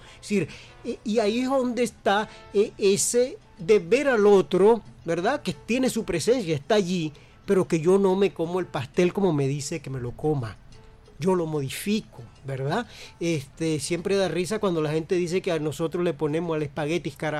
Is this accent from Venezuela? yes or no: yes; Venezuela; nos ha hecho como venezolanos, nos ha hecho con esa diversidad de americanos caribeños, del norte, del sur de América